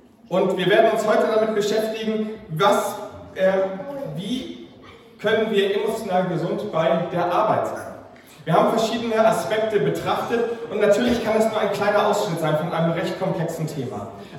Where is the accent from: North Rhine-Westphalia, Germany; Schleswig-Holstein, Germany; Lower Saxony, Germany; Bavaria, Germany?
Schleswig-Holstein, Germany; Ich komme aus Norddeutschland, Schleswig-Holstein, und da hat man das Glück, dass man da nicht so viel redet.